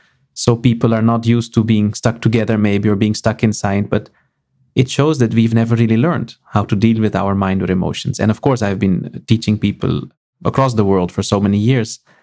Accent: Netherlands; first language Dutch; English is a second language; Dutch is special to me because it's my mother tongue. It's, yeah. You know, I was born in Holland, born and raised.

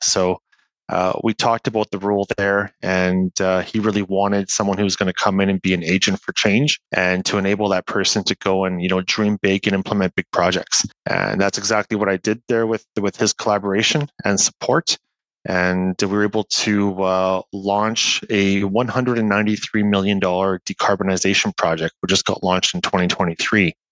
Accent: Winnipeg, Manitoba, Canada; I'm a prairie boy at heart. I grew up in Winnipeg, Manitoba.

